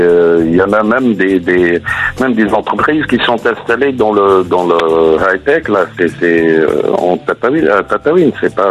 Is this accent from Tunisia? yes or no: yes; Tataouine, Tataouine Governorate, Tunisia; De Tunisie, de Tataouine.